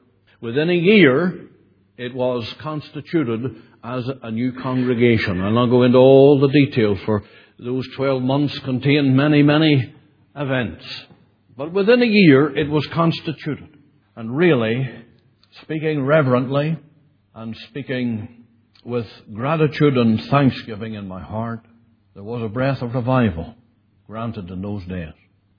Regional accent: Lisnaskea, Northern Ireland, United Kingdom; It was held in Listlaskee, which happened to be my hometown.

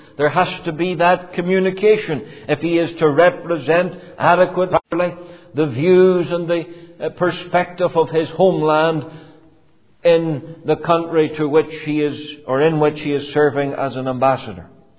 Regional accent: Canada; I, as a Canadian citizen

